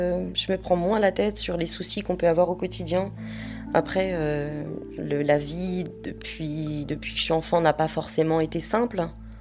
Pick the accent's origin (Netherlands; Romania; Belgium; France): France; Grand Est; Enfin, moi, j'aurais pas pu, sachant que j'ai grandi dans les Vosges.